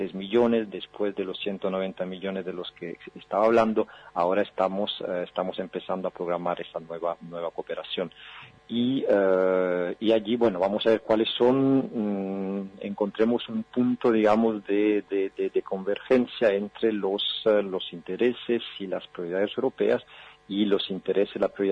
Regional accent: Italy; Yo soy italiano, por ejemplo

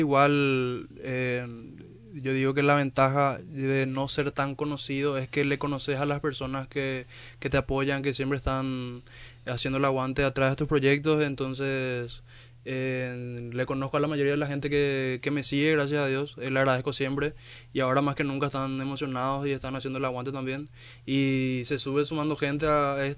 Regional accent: Ciudad del Este, Alto Paraná, Paraguay; yo soy de Ciudad del Este, en Ciudad del Este está creciendo mucho también la movida urbana, musical, y tenemos conciertos por allá

